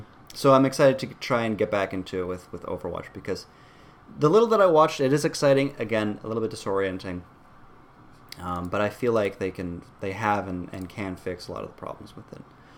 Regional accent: Poland; And Poland, my home country, is 18th, which is awesome.

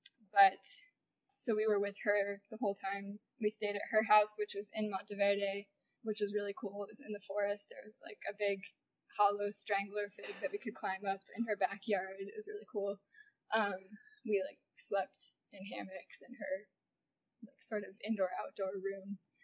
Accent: Westchester, New York, United States; I'm a neuroscience major, senior. I'm from Westchester, New York.

